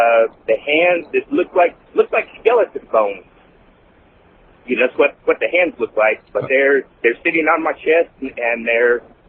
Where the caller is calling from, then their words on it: Fort Worth, Texas, United States; I'm calling from Fort Worth, Texas.